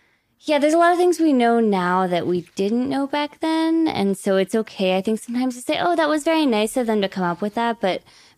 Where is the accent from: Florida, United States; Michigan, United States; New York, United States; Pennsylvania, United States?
Pennsylvania, United States; Pittsburgh; So I grew up here. I grew up in Pittsburgh, but I spent my summers in Peru because that's where my dad lived.